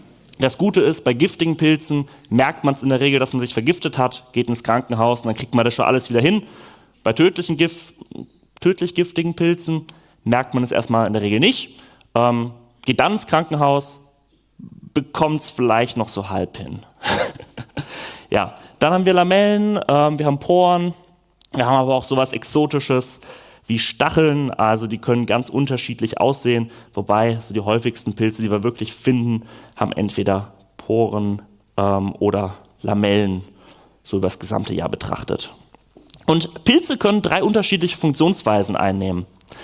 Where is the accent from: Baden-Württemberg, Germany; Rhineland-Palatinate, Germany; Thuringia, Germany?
Baden-Württemberg, Germany; Karlsruhe; born there; Ich komme gebürtig aus Karlsruhe, bin dann zum Informatikstudium nach Heidelberg gezogen.